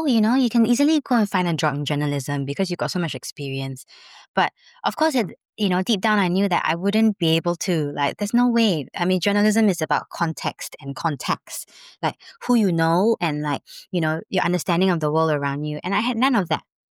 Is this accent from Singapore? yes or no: yes; Singapore; I was privileged growing up in Singapore. You know, I went to good schools. I had a good education.